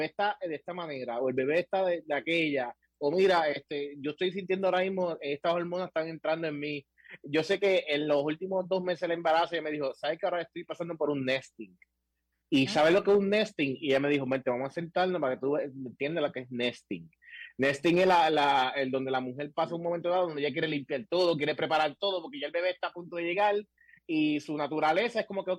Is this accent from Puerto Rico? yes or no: yes; Puerto Rico; nosotros como puertorriqueños